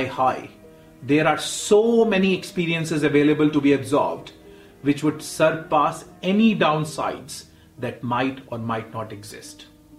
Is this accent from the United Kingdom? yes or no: no; India; I remember when I was a young child growing up in India